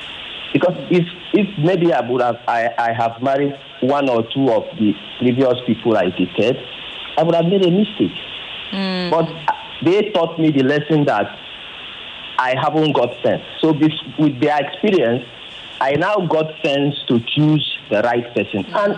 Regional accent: Port Harcourt, Rivers, Nigeria; I'm coming from Port Harcourt anyway.

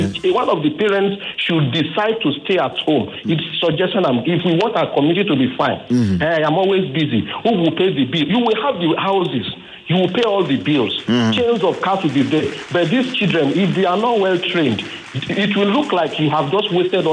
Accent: Ikorodu, Lagos, Nigeria; from Ikorodu.

